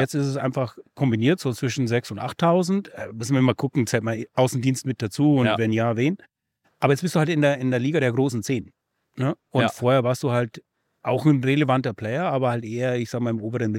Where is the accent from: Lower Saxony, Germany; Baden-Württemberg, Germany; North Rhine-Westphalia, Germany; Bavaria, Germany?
Bavaria, Germany; Ich selber bin Bayer, hört man vielleicht so ein bisschen.